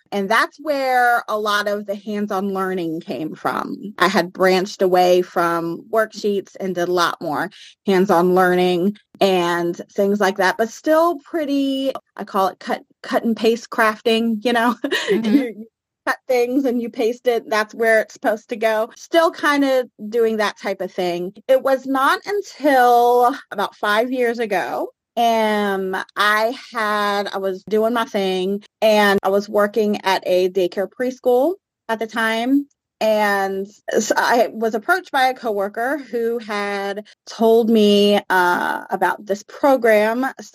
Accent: Chesapeake, Virginia, United States; I am from Chesapeake, Virginia, which is in the Hampton Roads area. Most people probably know Virginia Beach. That's the same area.

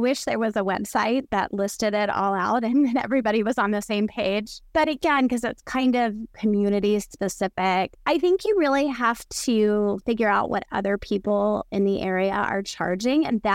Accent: Florida, United States; I'm from Florida, so there are a lot of beach towns in Florida, which are fantastic.

